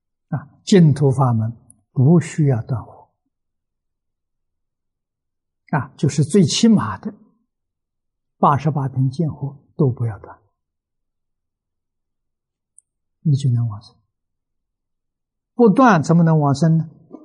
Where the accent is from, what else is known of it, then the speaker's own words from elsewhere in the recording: China; 我们中国人讲成见，某人成见很深